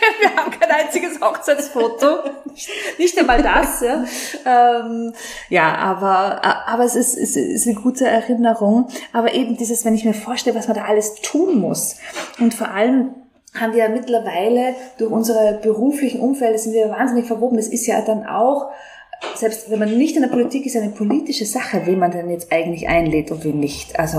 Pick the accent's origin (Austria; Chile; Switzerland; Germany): Austria; Salzkammergut; so Beachparty im Sommer in Salzkammergut, wo ich herkomme.